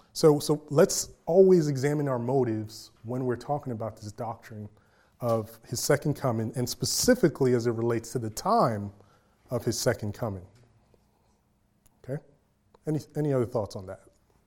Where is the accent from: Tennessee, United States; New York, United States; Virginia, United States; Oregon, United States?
New York, United States; Queens; I can think of when I was growing up in Queens, New York, there was a particular time